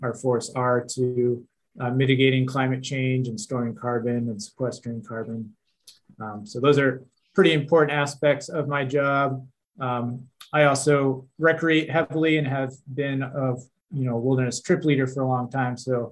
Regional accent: New Jersey, United States; moved away; I'm also from the East Coast, from New Jersey originally, but quickly realized that was not necessarily the place for me, not enough space.

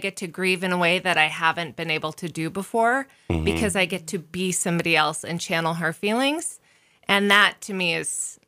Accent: California, United States; So years ago, I'm from Southern California

